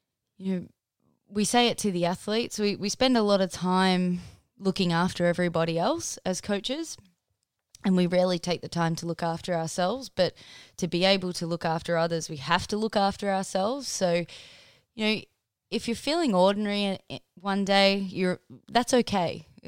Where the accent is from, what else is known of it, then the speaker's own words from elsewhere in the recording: Australia; we've always been known as the Aussie battler and we can get through anything